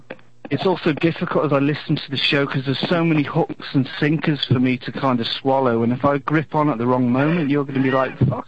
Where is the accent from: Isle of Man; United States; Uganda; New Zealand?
Isle of Man; because I'm from the Isle of Man.